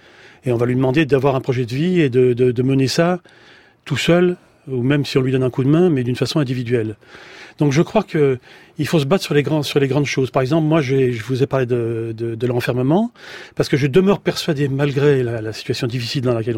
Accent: Le Havre, Normandy, France; la même chose chez moi au Havre

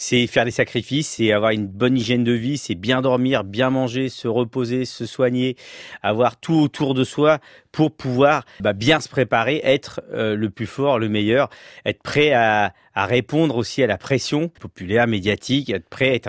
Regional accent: Le Havre, Normandy, France; Moi, je viens de Cocrioville, petit quartier des hauteurs du Havre

